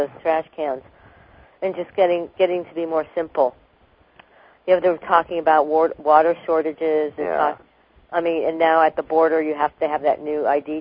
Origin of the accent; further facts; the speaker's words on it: Detroit, Michigan, United States; born there; Yeah, I was born in Detroit, Michigan.